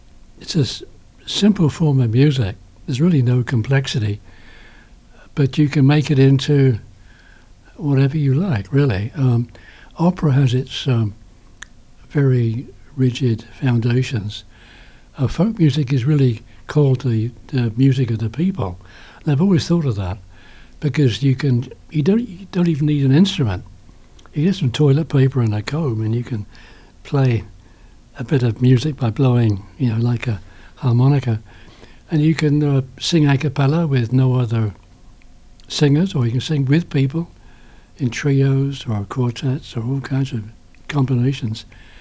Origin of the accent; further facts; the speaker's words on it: England, United Kingdom; now in Canada; I'm glad I come from England